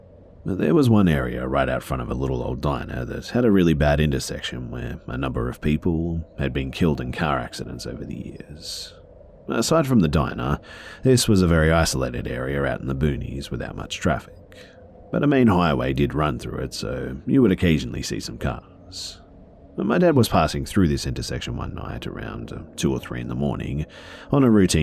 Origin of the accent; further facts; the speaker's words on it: United Kingdom; It was my first time traveling alone, out of the country in general. I'm British, but I loved it.